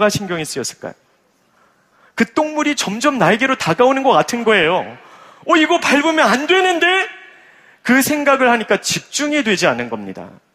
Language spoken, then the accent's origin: Korean; Guatemala; 여러분이 잘 아시는 바와 같이 저는 어렸을 때 중남미 과테말라에서 자랐습니다. 제가 아직 10대 소년일 때 우리 교회 선교팀과 함께 과테말라 빈민촌을 찾아갔던 적이 있습니다.